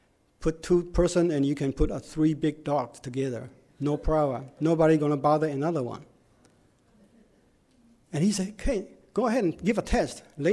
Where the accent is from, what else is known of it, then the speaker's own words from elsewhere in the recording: Tucson, Arizona, United States; I came from Tucson, Arizona.